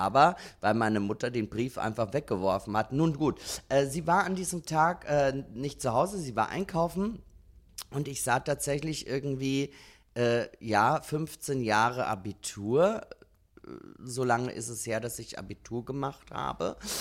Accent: Austria; moved away; ich bin ja schon unglaublich lang aus Österreich weg.

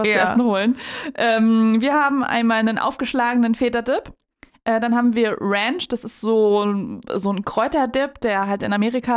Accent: Berlin, Germany; ich komme ja eigentlich aus Berlin.

